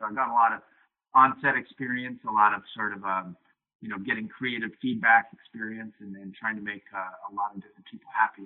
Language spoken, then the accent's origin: English; Cohasset, Massachusetts, United States; I grew up in Cohasset, Massachusetts. It's a picturesque little beach town about 40 minutes south of Boston.